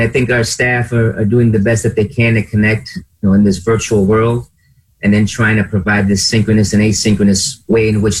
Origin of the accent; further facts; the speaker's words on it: Lowell, Massachusetts, United States; now in Rochester, United States; So I grew up in Lowell, Massachusetts. I moved here to Rochester in 98 with the idea of getting 1 year of experience, and I've been up here ever since.